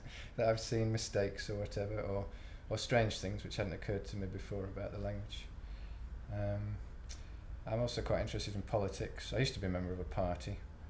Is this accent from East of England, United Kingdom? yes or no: no; North West England, United Kingdom; now in Birmingham, United Kingdom; I'm 43, and I live in Birmingham. I'm from Cheshire originally.